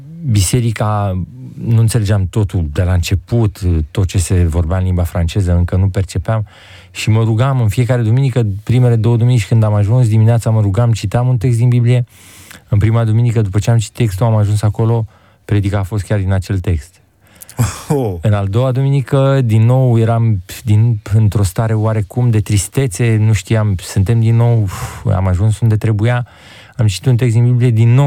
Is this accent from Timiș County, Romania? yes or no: no; Gorj County, Romania; în biserici din Târgu Jiu și din județul Gorj, de unde sunt eu deloc